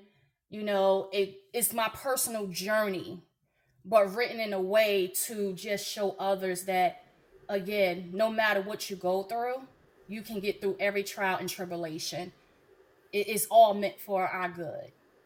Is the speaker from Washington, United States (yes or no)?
no; New Jersey, United States; also born or lived in Virginia; now in Tennessee, United States; Originally, I am from New Jersey. I could say also a native of Virginia. Been there for a while. And now in my new home state, Tennessee.